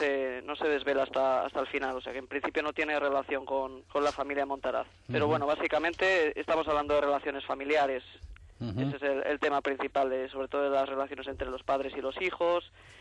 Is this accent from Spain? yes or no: yes; Valladolid, Castile and León, Spain; yo soy de Valladolid y prácticamente sobre todo la primera parte de la novela transcurre en Castilla